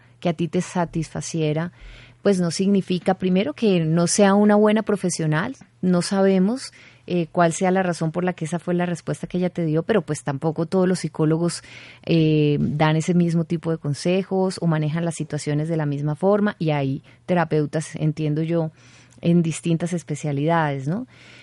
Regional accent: Santander, Colombia; y sobre todo siendo santandereana como tú

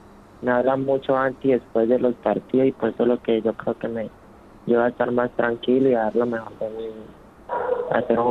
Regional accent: Cali, Valle del Cauca, Colombia; now in Bochalema, Colombia; yo tengo 20 años. Nací aquí en Cali. Vivo ahí vivía en Potrero Grande, en el distrito de Barranca. Y ahora estoy viviendo en Bochalema con mi mamá

